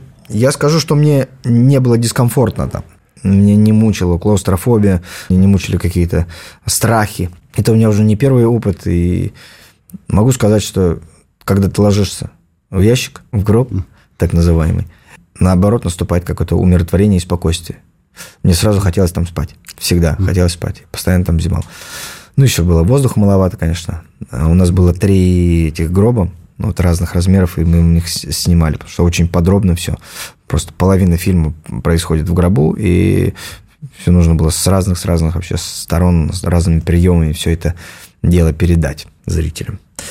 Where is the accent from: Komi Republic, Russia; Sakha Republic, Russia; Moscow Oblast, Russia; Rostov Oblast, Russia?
Rostov Oblast, Russia; Taganrog; отдать должное моему родному городу, где я родился и вырос